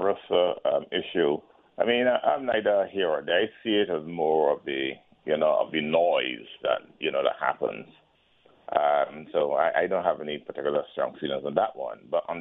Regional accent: Barbados; I come from Barbados

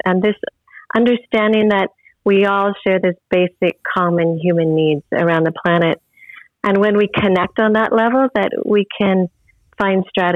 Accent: Pacific Northwest, United States; I am from the Pacific Northwest in the United States

